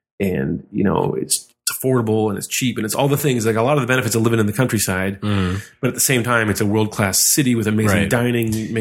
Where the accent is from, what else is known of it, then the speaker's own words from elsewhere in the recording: Seattle, Washington, United States; But, like, I'm from Seattle. We don't have mass transit there.